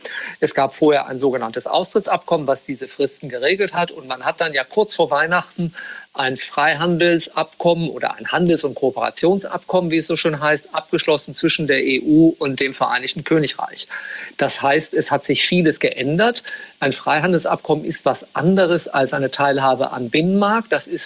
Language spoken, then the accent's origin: German; Bremen, Germany; born there; also born or lived in Leeds; Ich bin gebürtiger Bremer, also aus Norddeutschland.